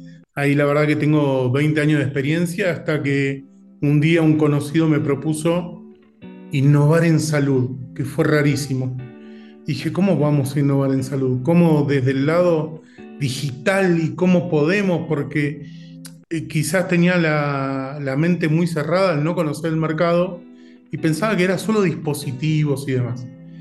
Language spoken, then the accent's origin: Spanish; Buenos Aires, Argentina; moved away as an adult; now in Colombia; vale la pena aclarar que soy de Buenos Aires, por si no se notó el tono, luego me vine para Colombia hace casi 3 años